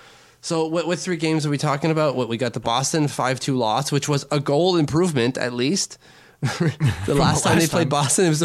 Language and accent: English; France; accent: French; English is a second language; In like my French accent, do I have to say it that way?